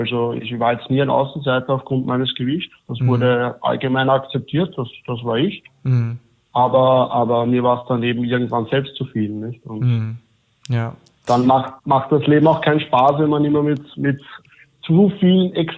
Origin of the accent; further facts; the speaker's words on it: Vienna, Austria; ich komme aus Wien, bin Bauingenieur, bin aktuell 27 Jahre alt